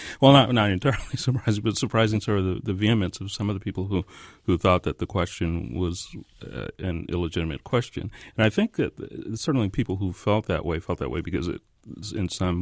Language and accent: English; New Mexico, United States; But, you know, I grew up in New Mexico, so I'm accustomed to being in a very small minority